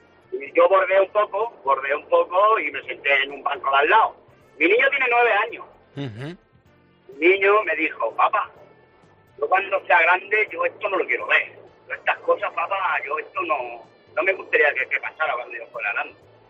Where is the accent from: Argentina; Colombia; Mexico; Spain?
Spain; Catalonia; soy catalán.